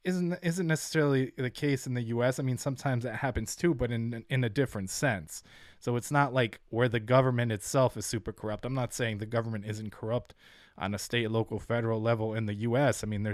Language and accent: English; Ukraine; English is a second language; if I don't say I'm from Ukraine or speak Ukrainian, or people don't know my last name, obviously … is more of an Eastern European name, you're not necessarily going to know, you know, what part of the world I'm from.